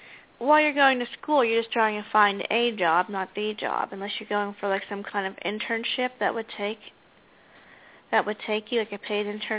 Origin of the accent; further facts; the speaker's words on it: Pittsburgh, Pennsylvania, United States; I'm from Pittsburgh, and it almost, the steel industry mm-hmm. went down. It almost killed our town.